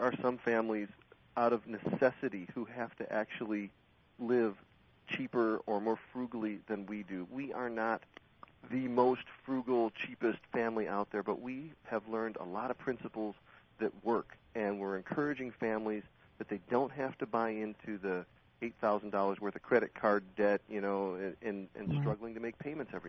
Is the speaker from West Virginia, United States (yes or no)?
no; Chicago, Illinois, United States; I was raised in Chicago.